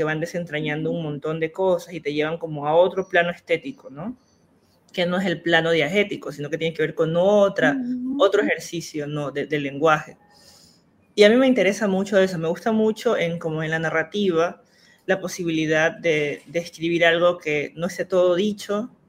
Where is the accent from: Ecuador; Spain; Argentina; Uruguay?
Ecuador; Esmeraldas; la Tola, que es la zona, la última zona continental de Esmeraldas, para ir a al archipiélago de donde yo soy, que es un archipiélago donde hay un estuario y hay dos islas, bueno, varias islas más chiquititas